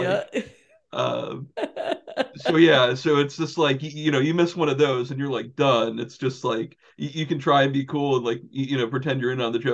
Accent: Medfield, Massachusetts, United States; since I grew up in Medfield, I kind of, you know, th there's sort of that fear of like, oh, everyone lives more in kind of like close to Franklin and Bellingham

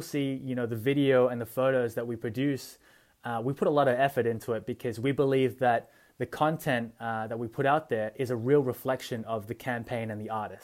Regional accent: Australia; born there; is very different than how I was born in Australia.

